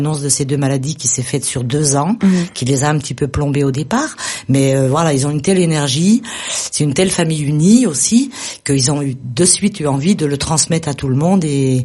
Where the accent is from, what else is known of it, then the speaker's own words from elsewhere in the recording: Parisot, Occitanie, France; moi je suis originaire de Parisot